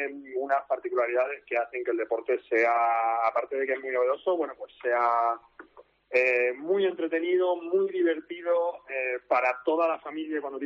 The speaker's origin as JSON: {"language": "Spanish", "town": "Muelas de Granadilla", "region": "Extremadura", "country": "Spain", "tie": "born or raised there", "lives_now": "Cáceres, Spain", "said": "se puede practicar el pickleball en Muelas de Granadilla, que bueno, es mi pueblo en este caso"}